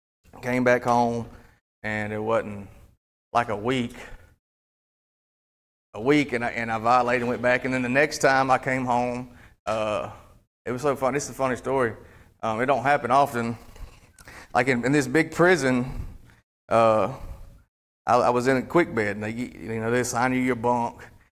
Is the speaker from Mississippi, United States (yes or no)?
yes; Columbus, Mississippi, United States; I'm from Columbus, Mississippi. I grew up in a divorced family.